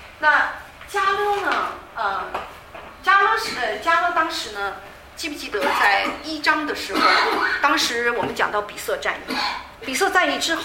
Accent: China; 不像我们中国人啊，随便起个名

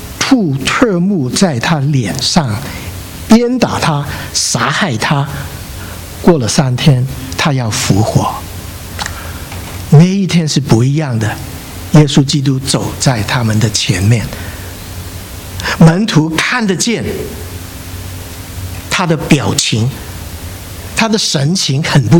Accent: Zhongshan, Guangdong, China; 我跟他是同乡，我也是中山人，翠亨川的人，而我们跟他有世代，世世代代都相识的。

